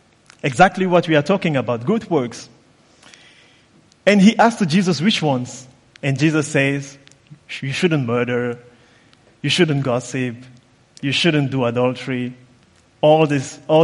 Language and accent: English; Cameroon; I come from Cameroon, and I have been in IBC now for 7 years.